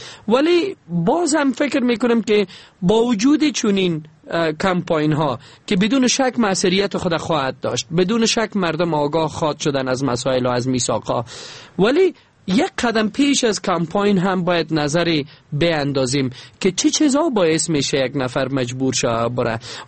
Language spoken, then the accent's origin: Persian; Afghanistan; حداقل ما به عنوان یک افغان، نه به عنوان یک سخنگوی اداری ملل متحد